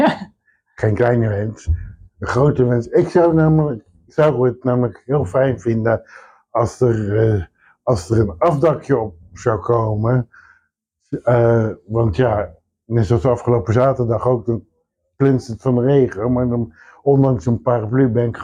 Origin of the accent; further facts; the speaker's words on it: Alphen aan den Rijn, South Holland, Netherlands; 42 jaar, geboren en getogen in Alphen aan den Rijn.